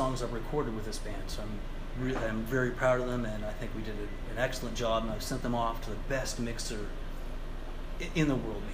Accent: Canada; they were like … because I'm Canadian also, and he's great in Canada.

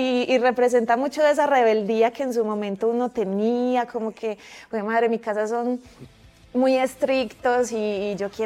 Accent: Yarumal, Antioquia, Colombia; porque en mi pueblo no

